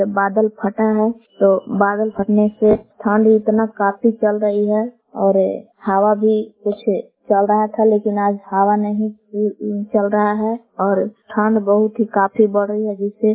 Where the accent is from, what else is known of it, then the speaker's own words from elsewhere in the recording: Bela, Bihar, India; देवीग्राम बेला जिला कैमूर भभुआ के निवासी हूँ।